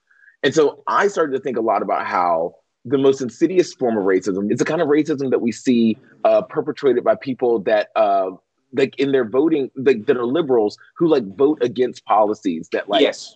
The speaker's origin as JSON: {"language": "English", "region": "the South", "country": "United States", "tie": "born or raised there", "said": "I grew up in the South, right? And so in the South, there are certain things that are like very plain spoken, right?"}